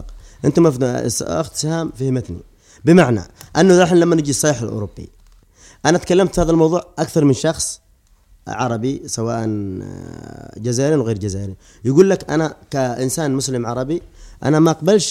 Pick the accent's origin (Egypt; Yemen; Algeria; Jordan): Yemen; في باب اليمن عندنا في اليمن